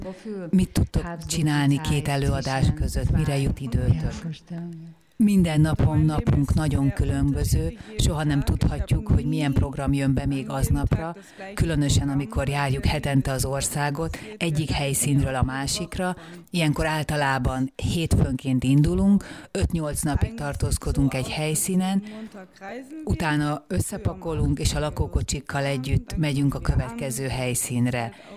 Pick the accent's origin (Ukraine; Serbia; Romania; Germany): Germany; Hungarian is a second language; now in Hungary; 7. generációs artista, cirkus családból származom, Németországból jöttem, édesapám német, édesanyám belga. Születésemtől fogva a lovak és az elefántok között nőttem fel